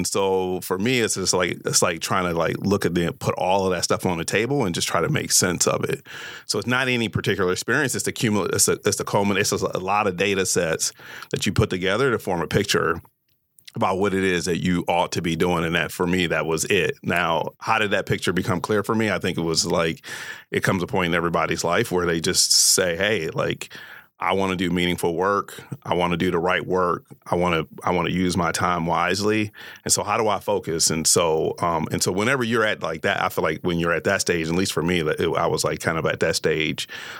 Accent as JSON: {"language": "English", "town": "Detroit", "region": "Michigan", "country": "United States", "tie": "born or raised there", "said": "So like Finkel and Wyoming, that area I grew up in, which is like a really rough area, like growing up in Detroit, inner city"}